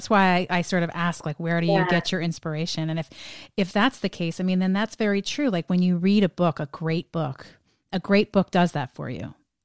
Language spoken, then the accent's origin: English; Northeast, United States; obviously I grew up in the Northeast